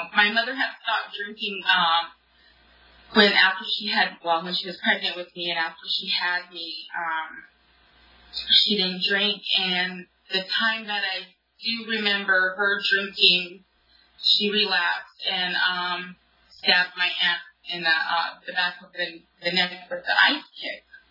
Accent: Nevada, United States; So I grew up in Northern Nevada, and I'm half Shoshone and half Navajo. My father is from the New Mexico. He's the Navajo, and my mother is Shoshone from Northern Nevada.

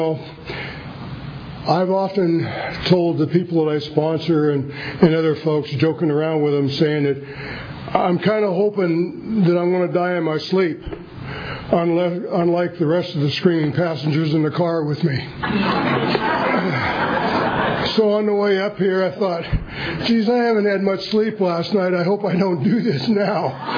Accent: Pennsylvania, United States; You know, I'm from Pennsylvania. Hard-drinking bunch of people, coal miners, steel workers.

